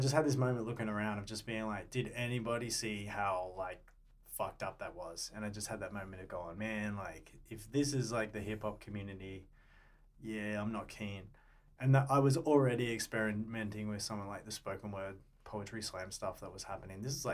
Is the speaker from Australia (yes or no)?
yes; Brisbane, Queensland, Australia; I was up in Brisbane. That's where I'm from. I'm from Brizzy.